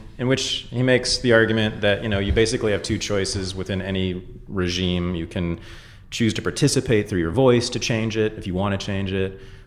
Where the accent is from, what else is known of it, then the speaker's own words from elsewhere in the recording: San Francisco, California, United States; So a lot of people know that I moved back to the Bay Area, the San Francisco Bay Area, my hometown, a few months ago.